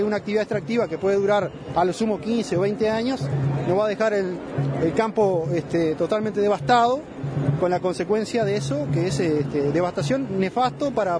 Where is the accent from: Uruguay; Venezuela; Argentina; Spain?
Uruguay; San José; Venimos de San José, en donde la producción láctea equivale al 24% de la leche que se produce en el país